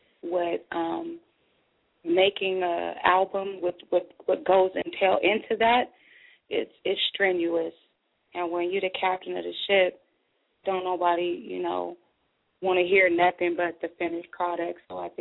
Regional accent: Sacramento, California, United States; Well, like you said, I'm from Sacramento, representing all the females up out here doing it.

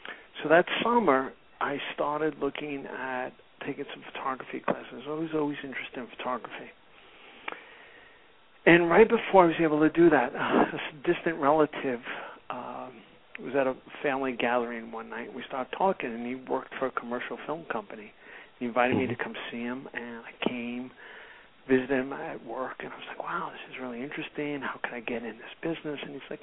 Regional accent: Brooklyn, New York, United States; I grew up in Brooklyn, Italian immigrant parents came over from Italy, and grew up in a very working class home.

